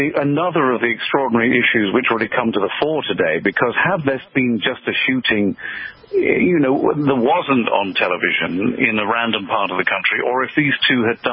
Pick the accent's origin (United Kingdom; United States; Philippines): United Kingdom; Portsmouth, South East England; Originally Portsmouth in the United Kingdom. It's a big naval base, just like Portsmouth in New Hampshire.